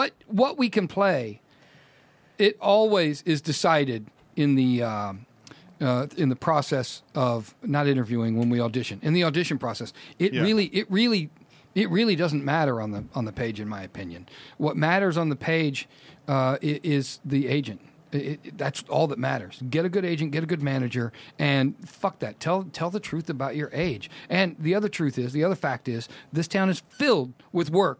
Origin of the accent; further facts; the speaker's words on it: Kansas City, United States; No, I grew up in Kansas City.